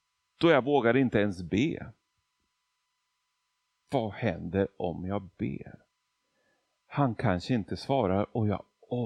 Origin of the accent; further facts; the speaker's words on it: Argentina; first language Spanish; Swedish is a second language; now in Sweden; Jag är ju född och uppvuxen i Argentina, så spanska.